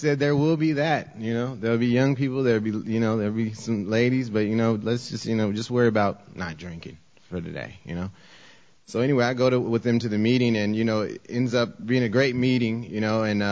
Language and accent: English; California, United States; I grew up though in Orange County, so you know the whole. I grew up, I mean, white boys taught me how to drink, you know what I mean?